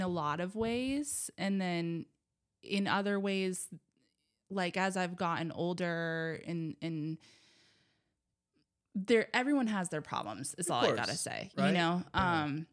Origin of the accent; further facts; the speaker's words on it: Hawaii, United States; And then, you know, like growing up in Hawaii was beautiful in so many ways, hard in some. You know, like I was a white kid in Hawaii.